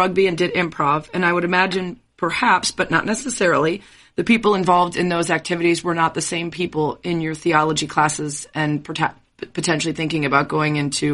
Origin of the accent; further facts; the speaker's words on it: Lake Forest, Illinois, United States; Yeah, I grew up in Lake Forest, and I remember thinking, why would anyone live anywhere else?